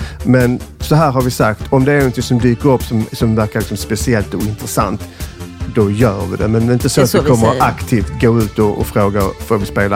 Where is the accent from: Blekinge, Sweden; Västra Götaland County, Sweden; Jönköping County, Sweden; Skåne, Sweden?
Skåne, Sweden; accent: Scanian; jag är ju jättepatriotisk, och ännu mer när jag är liksom, i Stockholm som nu, för då överdriver jag min skånska.